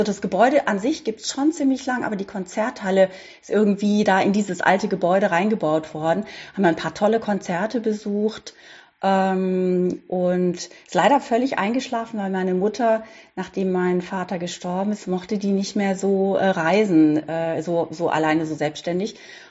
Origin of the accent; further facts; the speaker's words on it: Baden-Württemberg, Germany; ich komme auf jeden Fall aus, oder manchmal, wenn ich es so nicht Schwarzwald sage, dann sage ich, ich komme aus Südbaden.